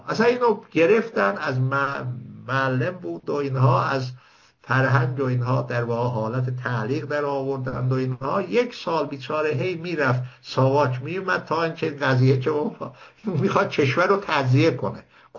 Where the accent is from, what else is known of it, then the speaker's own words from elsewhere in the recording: Iran; first language Azerbaijani; Persian is a second language; مثلا من چون خودم مثلا آذری هستم، ترک، ما زبان مادریم و فلان اینا